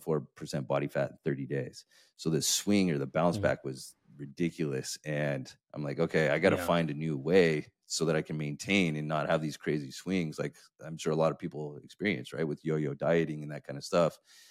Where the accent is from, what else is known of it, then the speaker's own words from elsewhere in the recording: San Diego, California, United States; I come from San Diego. So it's a kind of a normal thing there.